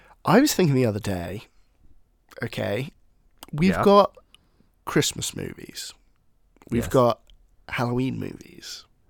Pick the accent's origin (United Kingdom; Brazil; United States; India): United Kingdom; I'm not a massive Monty Python fan, which is maybe my hot take as a British citizen.